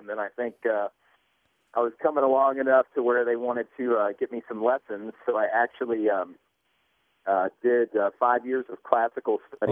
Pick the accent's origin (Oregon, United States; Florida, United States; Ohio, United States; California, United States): Ohio, United States; Uniontown; No, I grew up in Uniontown, Ohio, which is a really small community. It's right by Hartville, Ohio